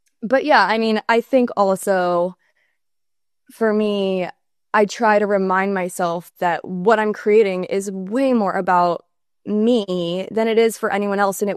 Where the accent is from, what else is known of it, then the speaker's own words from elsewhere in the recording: Rhode Island, United States; moved away as an adult; now in Los Angeles, United States; I moved at like 18, a week out of high school, straight to LA, knew nobody. I'm from Rhode Island. So I moved cross country